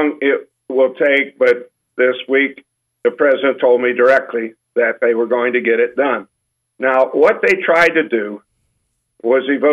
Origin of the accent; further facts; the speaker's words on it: United States; This is not a promotion of coal. I'm an American. I know what I'm talking about.